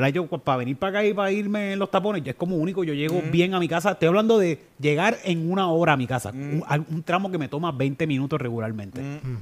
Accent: Carolina, Puerto Rico; nosotros los boricuas del área de Carolina...

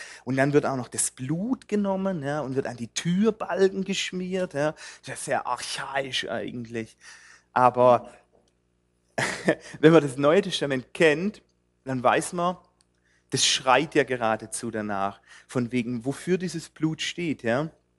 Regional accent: Germany; Und ich glaube, wir als Deutsche, wir wissen das auch, was passiert, wenn man Gottes Volk antastet.

